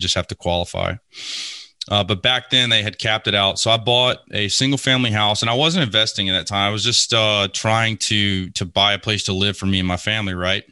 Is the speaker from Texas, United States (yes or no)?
no; Lake Charles, Louisiana, United States; And I grew up in Lake Charles, Louisiana, man.